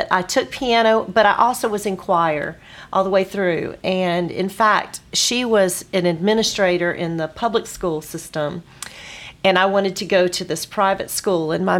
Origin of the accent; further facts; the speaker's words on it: Florida, United States; I grew up in Florida until I went to college.